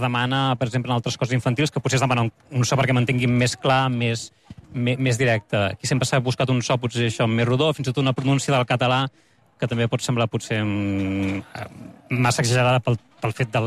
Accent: Catalonia, Spain; com a catalans, haguéssim preferit que tot fos en català

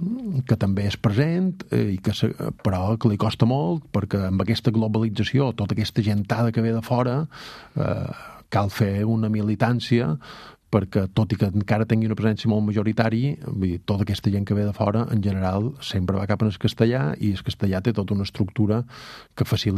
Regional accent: Balearic Islands, Spain; now in London, United Kingdom; viure a Londres i mesclar la meva mallorquinitat amb ser també de Londres. Jo som molt de Mallorca, però també som una mica de Londres.

